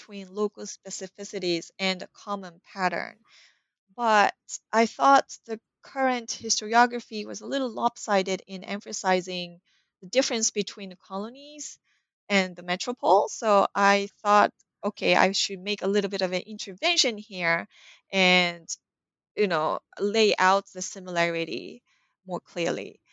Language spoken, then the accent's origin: English; Japan; I had language training in Chinese and Korean, and I was raised in Japan.